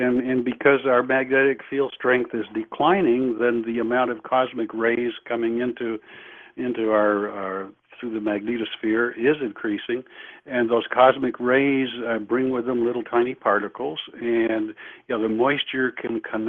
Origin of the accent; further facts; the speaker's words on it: Vermont, United States; I was born and raised in Vermont